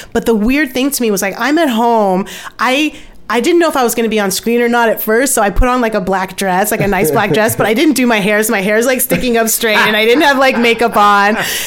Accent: Barbados; So I grew up in Barbados listening to all those hymns and stuff like that at my boarding school.

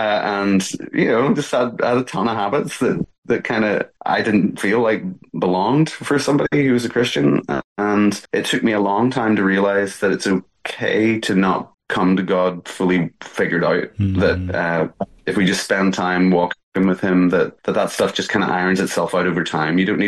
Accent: Northern Ireland, United Kingdom; I think my experience growing up in Ireland was that faith was everywhere, but it was a very complicated thing where I came from.

